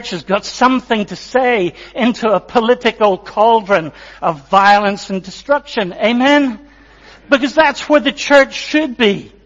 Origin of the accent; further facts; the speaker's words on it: Northern Ireland, United Kingdom; I'm an Ulsterman standing in front of you as a Protestant saying, I think he looks like Jesus.